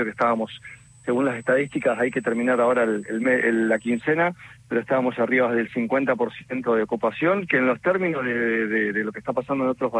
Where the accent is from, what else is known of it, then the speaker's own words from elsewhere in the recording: Viedma, Río Negro, Argentina; Yo vivo acá, soy de acá de Viedma, mi familia es de acá desde hace mucho tiempo. Me formé en otra ciudad, estudié en otra ciudad. Pero bueno, el corazón me trajo de vuelta para Viedma.